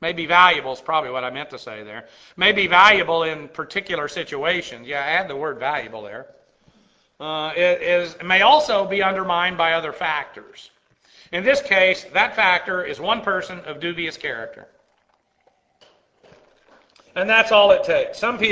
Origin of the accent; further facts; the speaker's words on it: Muskogee, Oklahoma, United States; I mean, I'm an … for goodness sake.